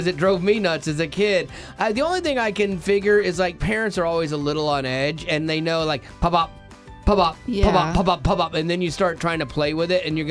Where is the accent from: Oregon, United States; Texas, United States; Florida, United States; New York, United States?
Florida, United States; I grew up in Florida, too.